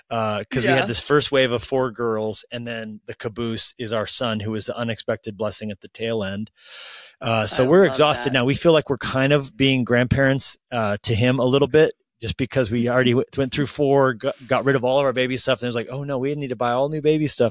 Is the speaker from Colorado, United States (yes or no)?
yes; Colorado, United States; My wife and I grew up in Colorado.